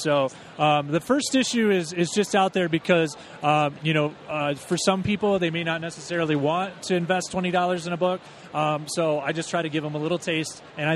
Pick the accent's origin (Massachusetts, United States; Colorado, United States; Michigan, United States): Michigan, United States; I'm actually from the Michigan area.